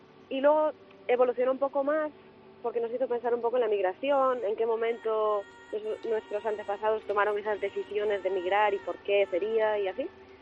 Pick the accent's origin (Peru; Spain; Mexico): Spain; Galicia; como lucense y como gallega, me hace especial ilusión.